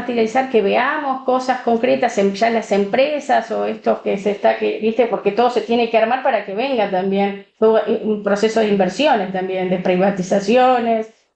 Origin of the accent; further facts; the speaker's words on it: Argentina; nosotros como argentinos nos tendremos que adaptar a ese proceso.